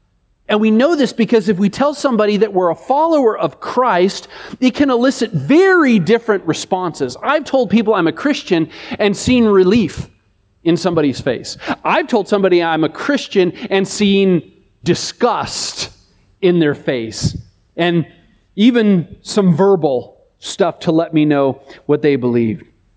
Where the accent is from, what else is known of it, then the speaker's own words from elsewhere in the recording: Washington, United States; And I said, well, we're from Washington, which may not be that much better